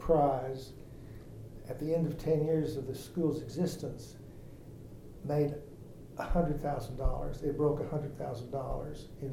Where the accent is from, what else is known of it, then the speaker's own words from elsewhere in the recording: Oklahoma City, Oklahoma, United States; born there; Well, I was born here in Oklahoma City.